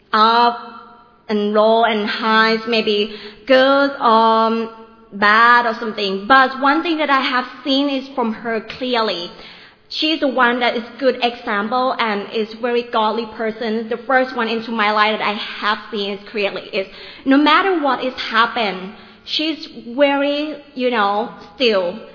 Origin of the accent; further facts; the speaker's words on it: Nonthaburi, Thailand; also born or lived in Northeast Thailand; I come from North East. I was born there in northeast of Thailand, and then I grew up in Nong Thaburi, which is 1 hour and a half away from Bangkok. And then after I graduated, I moved in Bangkok downtown